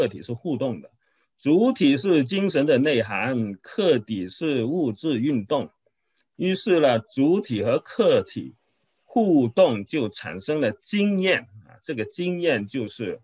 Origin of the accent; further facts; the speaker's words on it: Guangzhou, Guangdong, China; 我是从广州来的，广州有